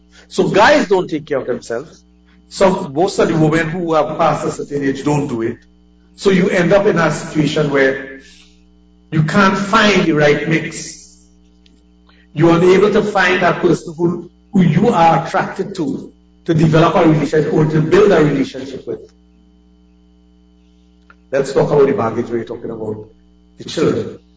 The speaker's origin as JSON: {"language": "English", "country": "Trinidad & Tobago", "said": "here I am coming from Trinidad with a suitcase. I don't have a wardrobe as they would have because they live in there."}